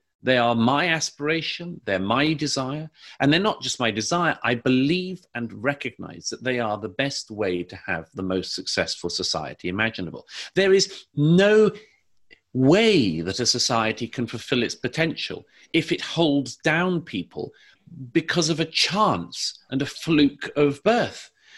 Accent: United Kingdom; you can tell I'm from the United Kingdom. I'm a visitor in this country

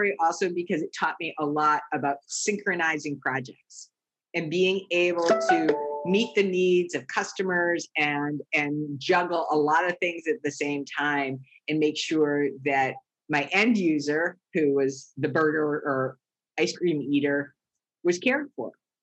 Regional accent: East Coast, United States; And I grew up on the East Coast, and we had a little chain restaurant group

